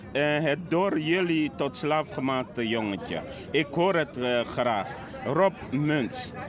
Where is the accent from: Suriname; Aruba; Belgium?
Suriname; Ik kom uit het binnenland van Suriname, Maron.